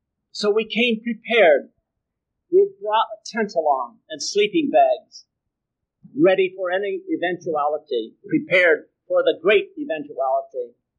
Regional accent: California, United States; It was my very first, for I come from California.

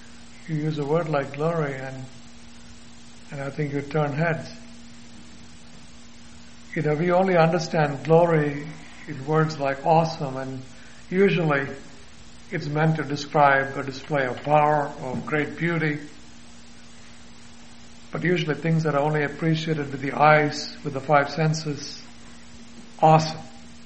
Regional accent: Kerala, India; And in my home state of India, you know, Kerala, which is a tropical rainforest pretty much bordering the Arabian Sea

